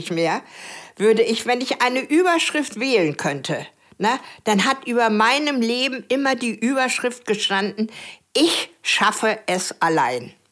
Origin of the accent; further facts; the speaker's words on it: Lüneburg, Lower Saxony, Germany; also born or lived in Wrocław, Poland; Also ich bin in Breslau geboren